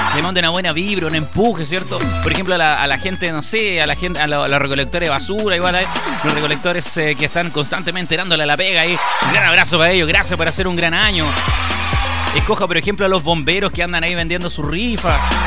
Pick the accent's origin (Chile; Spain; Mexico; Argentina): Chile; así somos los chilenos, ¿cierto?